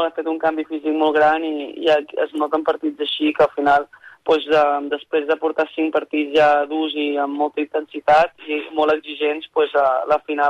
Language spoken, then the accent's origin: Catalan; Catalonia, Spain; soc d'allà, m'he criat a Catalunya